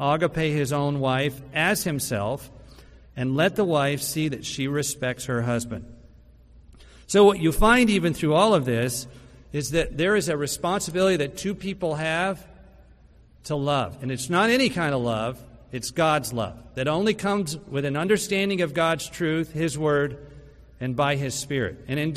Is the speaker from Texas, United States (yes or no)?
yes; Texas, United States; born there; So I was born in Texas, so I'm going to offer a Texas-sized truth.